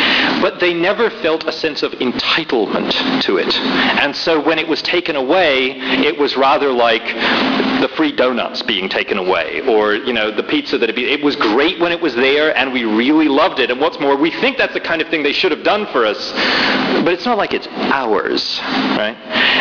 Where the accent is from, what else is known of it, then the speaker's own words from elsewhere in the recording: United Kingdom; I mean, I come from Britain